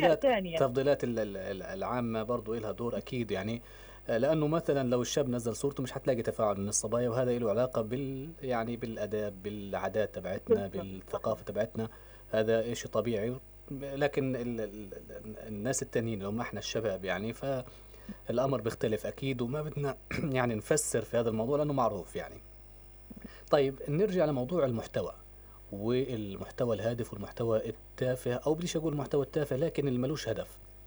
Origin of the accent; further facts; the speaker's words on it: Gaza Strip, Palestine; اللي بقدمها بعض النماذج عندنا في غزة اللي هي يعني ماسخة على الآخر